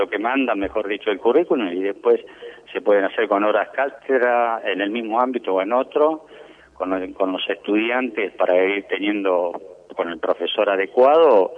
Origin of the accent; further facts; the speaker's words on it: Argentina; Usted sabe que somos argentinos y de repente estas cuestiones a veces no son tenidas en cuenta